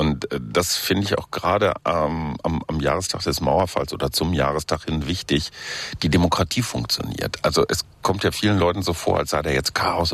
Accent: West Germany, Germany; weil als Wessi, ich wusste nichts von der DDR

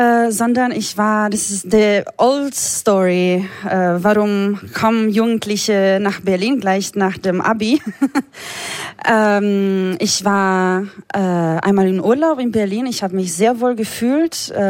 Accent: Friuli-Venezia Giulia, Italy; also born or lived in Slovenia; Ich bin 50 Meter vor der slowenischen Grenze geboren, in einem Krankenhaus. Genau, aber ich bin in Italien aufgewachsen, zwar auch in, hauptsächlich in der slowenischen Minderheit. Genau, deshalb bin ich zweisprachig groß geworden.

